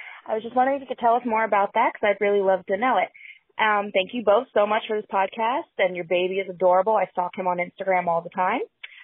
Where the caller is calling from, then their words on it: Elizabethtown, Pennsylvania, United States; I am calling from Elizabethtown, Pennsylvania.